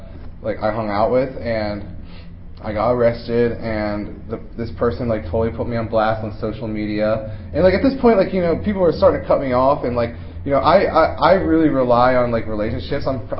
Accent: Baltimore, Maryland, United States; So I was like, hey man, like I'm from Baltimore too.

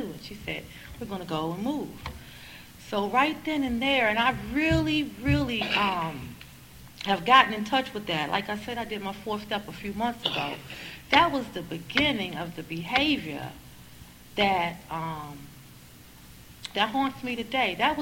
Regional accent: North Carolina, United States; also born or lived in Washington, United States; And I was born in Washington, D.C. And my father got this job in North Carolina as a local sportscaster. So we moved to North Carolina when I was about two.

